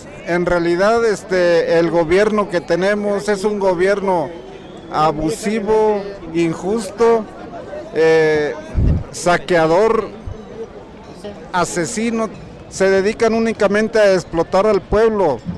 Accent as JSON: {"language": "Spanish", "country": "Mexico", "said": "Los dueños somos todos los mexicanos"}